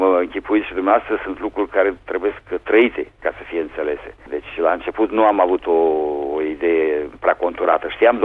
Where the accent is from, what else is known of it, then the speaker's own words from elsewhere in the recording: Romania; noi ca români ne simțeam legați de Franța, țara care a acompaniat România în istoria modernă.